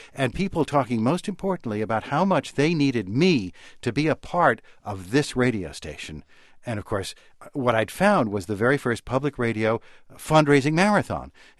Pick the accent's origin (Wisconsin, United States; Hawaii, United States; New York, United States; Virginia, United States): New York, United States; New York City; I was a kid growing up in New York City, but I was living in my father's office.